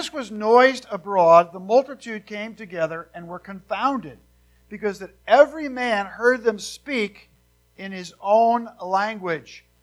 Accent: New Jersey, United States; But if I grew up in New Jersey.

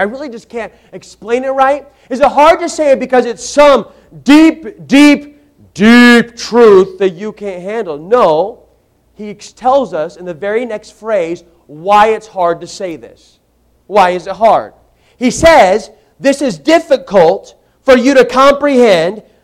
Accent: Arizona, United States; I'm from Arizona. I love Arizona. Can I tell you several reasons why I loved Arizona? I live there now.

